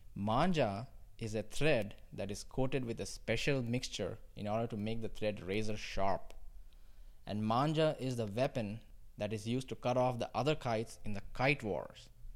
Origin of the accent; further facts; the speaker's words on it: Secunderabad, Telangana, India; I started to reminisce on what I would do during this time of the year as a kid growing up in Secunderabad. We had just celebrated Diwali, the Indian festival of lights